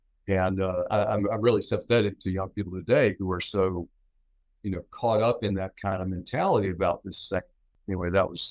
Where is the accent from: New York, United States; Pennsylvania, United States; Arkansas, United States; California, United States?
Pennsylvania, United States; Carlisle; born there; I was born in Carlisle, Pennsylvania, at the Carlisle Barracks, the Army base there.